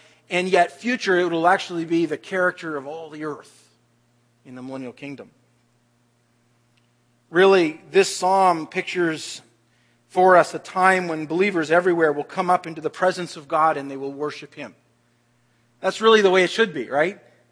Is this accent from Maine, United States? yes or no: yes; Maine, United States; now in Canada; But I'll tell you, I come from Maine, and I agree with that.